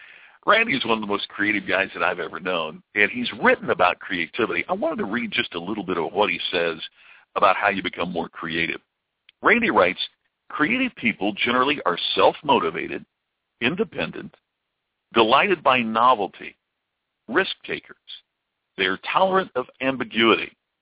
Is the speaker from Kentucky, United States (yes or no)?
yes; Louisville, Kentucky, United States; I grew up in the Louisville area, but had never been in the deep South until our family took a vacation when I was in the third grade.